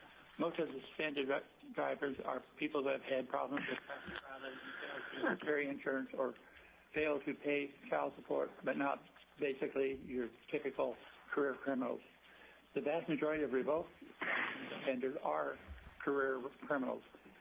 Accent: Soldotna, Alaska, United States; from Soldotna, Alaska.

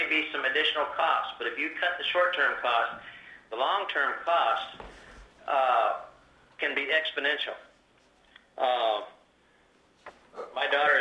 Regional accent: Dillingham, Alaska, United States; from Dillingham.

